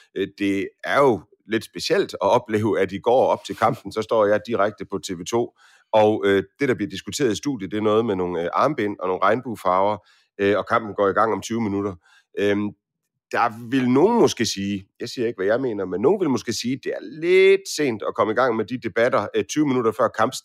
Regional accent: Aarhus, Central Denmark Region, Denmark; Det betyder noget for mig, der hvor jeg kommer fra. Jeg kommer fra Aarhus.

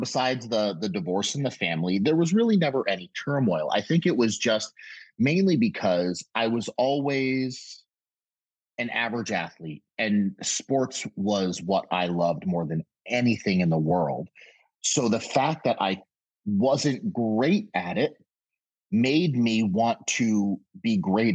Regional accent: Connecticut, United States; also born or lived in Brooklyn, New York; Then moved to Connecticut when I was about 6 or 7 years old.

